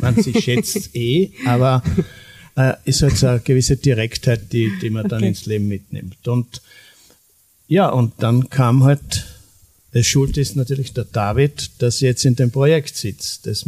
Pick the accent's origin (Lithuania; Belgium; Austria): Austria; Knittelfeld, Styria; born there; ich bin in Knittelfeld ganz einfach geboren, ja, in der Sandgasse, im Arbeiterviertel, im Eisenbahnerviertel. Mein Vater war Eisenbahner und bin dann in Knittelfeld ins Gymnasium gegangen